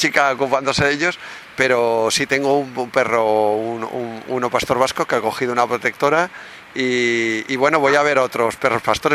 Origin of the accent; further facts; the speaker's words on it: United States; Spanish is a second language; Inglés, sí, inglés. Oh, sí, soy norteamericano.